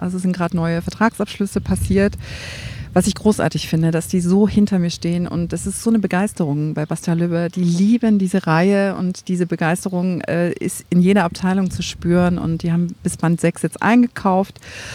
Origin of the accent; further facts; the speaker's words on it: Schleswig-Holstein, Germany; Ich komme aus der Haseldorfer Marsch